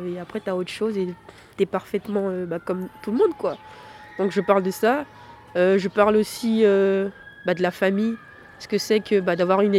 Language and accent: French; Caen, Normandy, France; je suis rappeuse chanteuse et je viens de Caen. J'ai 23 ans